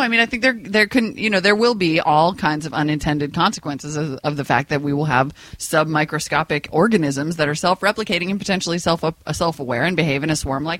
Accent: Montana, United States; also born or lived in North Dakota; I am from Montana, and I went to high school. And I went to high school in North Dakota.

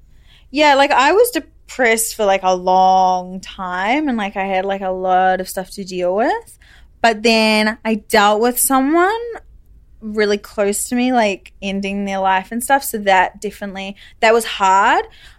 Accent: New Zealand; So I grew up in New Zealand. Mm-hmm. In like a small town.

